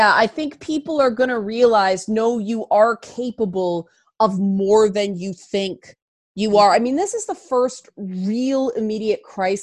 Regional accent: Toronto, Ontario, Canada; because I grew up in the Jane Finch neighborhood, so they did everything they possibly could to stop us from turning into delinquents.

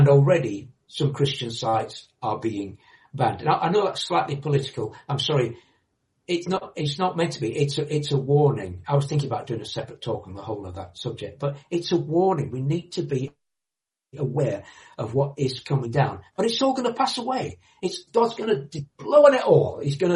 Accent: Yorkshire and the Humber, United Kingdom; I'm not a Philistine. I'm a Yorkshireman.

